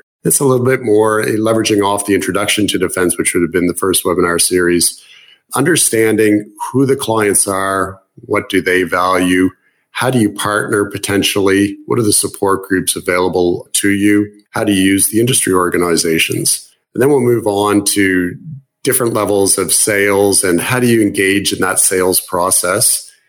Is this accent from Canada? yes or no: yes; Canada; accent: Canadian; my accent is Canadian